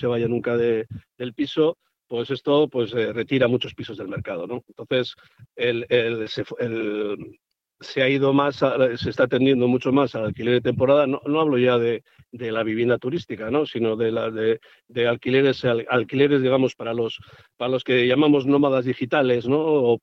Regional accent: Bilbao, Basque Country, Spain; Yo también soy bilbaíno.

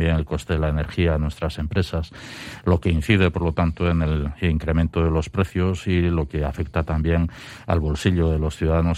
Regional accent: Basque Country, Spain; Es una máxima que nosotros tenemos como pueblo vasco de ofrecer lo que nos gustaría recibir

